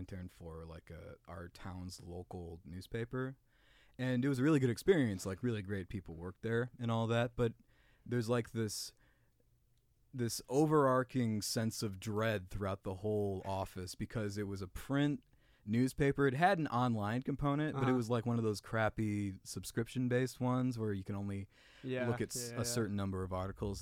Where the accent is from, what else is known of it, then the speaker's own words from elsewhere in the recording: St. Charles, Illinois, United States; I'm from St. Charles.